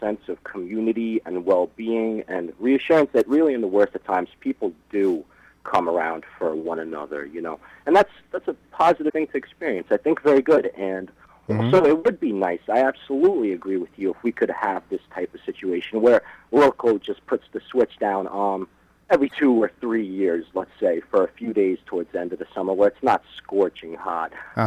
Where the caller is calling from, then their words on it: Hauppauge, New York, United States; Hoppog, New York.